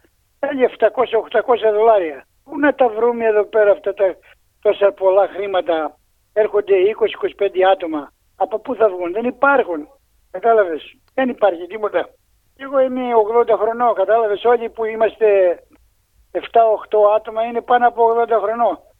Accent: Plomari, North Aegean, Greece; now in Australia; Εγώ κατάγομαι από το Πλωμάρι, Μυτιλίνη.

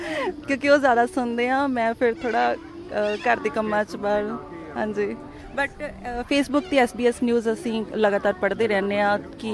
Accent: Fatehgarh Sahib, Punjab, India; ਪੰਜਾਬ ਤੋਂ ਸਰ, ਮੇਰਾ ਜ਼ਿਲ੍ਹਾ ਫਤਿਹਗੜ੍ਹ ਸਾਹਿਬ ਆ

